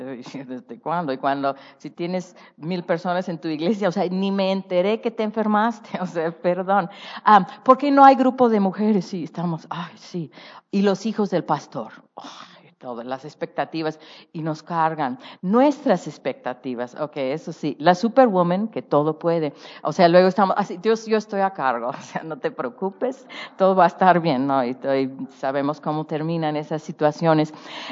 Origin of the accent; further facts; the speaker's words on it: San Francisco, California, United States; born there; Yo soy totalmente de ciudad, nací en San Francisco, California y todo.